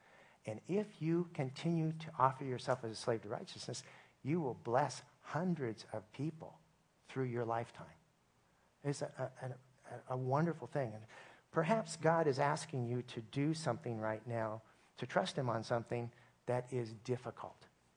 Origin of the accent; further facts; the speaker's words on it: Oregon, United States; I felt like a slug some days because I was from Oregon, and we knew about slugs.